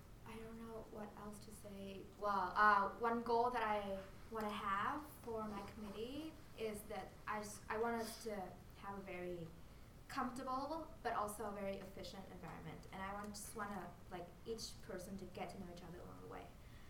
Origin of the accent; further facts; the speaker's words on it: Hanoi, Vietnam; I'm from Hanoi, Vietnam, and I'm a junior biochem major.